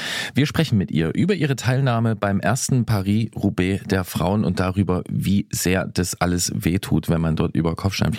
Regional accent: East Germany, Germany; Ich komme aber auch aus Ostdeutschland.

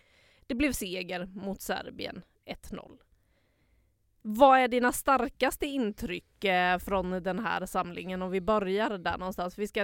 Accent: Stockholm, Stockholm County, Sweden; Stockholm är ändå min hemstad.

